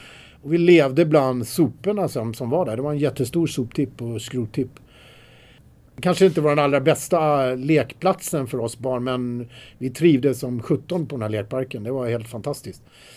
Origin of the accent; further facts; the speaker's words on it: Trollbäcken, Stockholm County, Sweden; när vi växte upp i Trollbäcken så levde man med det som fanns i sin närhet, med natur och vänner.